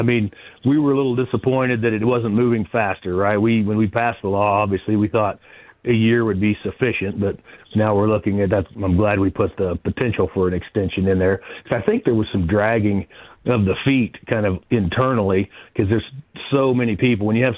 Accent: Wichita, Kansas, United States; You know, I'm from Wichita, and so for me, driving up to 119th and all or driving the Legends is 6-1, half a dozen the other for me.

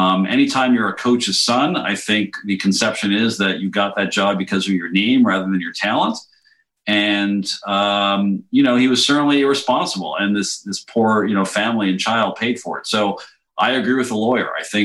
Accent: Montreal, Quebec, Canada; I am a loyal Canadian. I'm a dual citizen, but I grew up in Montreal.

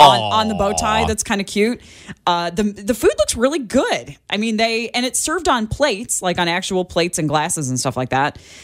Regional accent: Illinois, United States; Now, I come from Illinois, so I can pick on St. Louis all I want.

